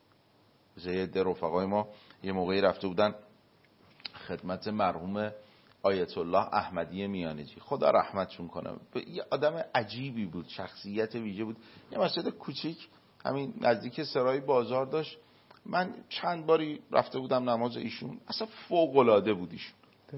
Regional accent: Qom, Iran; born there; ما پدرمون شیعه است، مادرمون شیعه است، خودمون شیعه، این تو قم به دنیا اومدیم، مثلا حالا طلبه شدیم

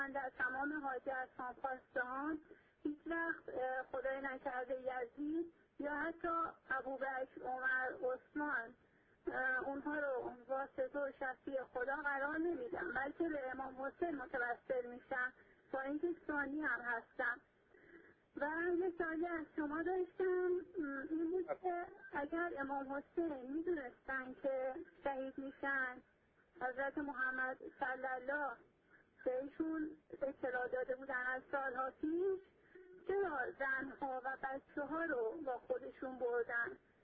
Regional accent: Iraq; Persian is a second language; از عراقم هستم، از عراق جنوب هستم، ولی چون دیگه تحصیل کرده دانشگاه هستم لهجه عربی نمیخوام صحبت کنم بنا به دلایلی.

